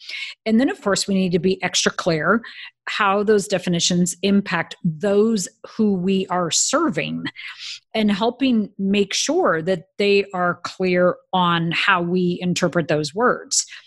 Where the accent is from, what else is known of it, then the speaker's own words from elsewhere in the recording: Corvallis, Oregon, United States; The favorite restaurant when I was growing up in Corvallis, Oregon, so this is, I'm going to say, like the 70s, early 80s, was called the Gay Parfait.